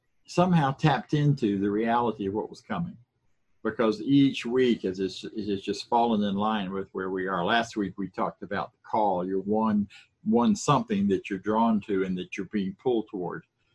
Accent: Florida, United States; I grew up in Florida. We used to do a lot of rambling through the swamp.

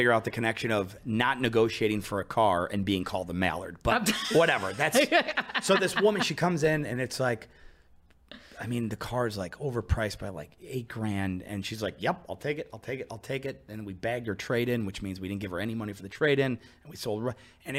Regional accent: Rochester, New York, United States; No, I'm from Rochester, New York.

